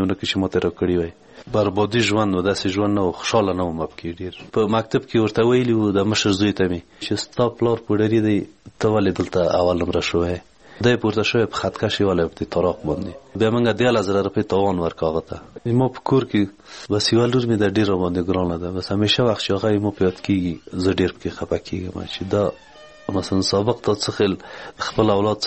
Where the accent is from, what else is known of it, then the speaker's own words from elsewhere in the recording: Ghorband, Parwan, Afghanistan; د پروان د ولایت یم، د غوربند ولسوالۍ